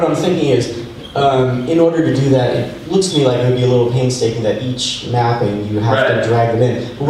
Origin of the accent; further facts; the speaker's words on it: Manchester, North West England, United Kingdom; from Manchester in the UK.